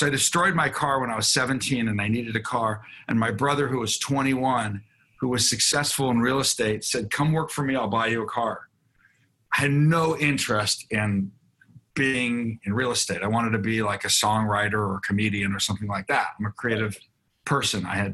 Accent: Encino, California, United States; I am from the Valley. I'm from Encino.

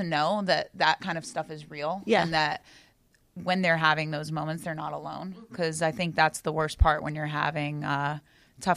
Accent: Florida, United States; And growing up in Florida, I had been to Gainesville to watch the football games

